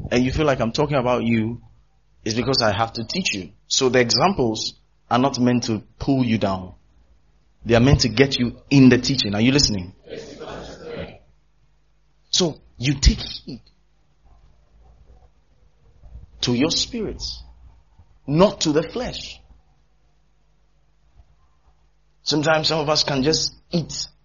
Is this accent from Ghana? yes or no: yes; Ghana; They ask me, where are you from? Oh, Ghana. I'm just Ghana.